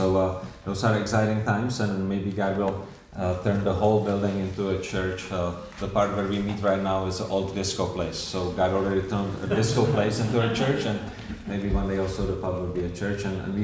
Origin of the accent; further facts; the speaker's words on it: Czechia; English is a second language; My English is a little bit funny because I'm from Czech.